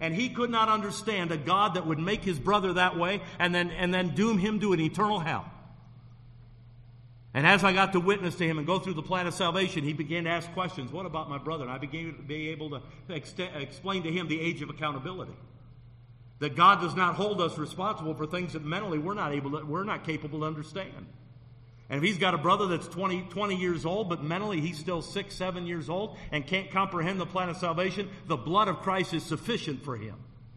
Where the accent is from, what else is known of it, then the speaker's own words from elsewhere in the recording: Michigan, United States; I was a Wolverine from Michigan